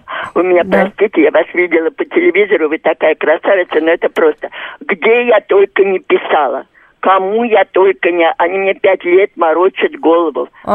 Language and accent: Russian; Moscow, Russia; я коренная москвичка.